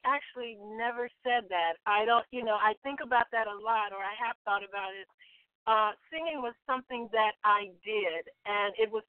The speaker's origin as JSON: {"language": "English", "region": "Kentucky", "country": "United States", "said": "I'm from Kentucky, so I, you know, even though I toured with my father, we used to tour, you know, with him."}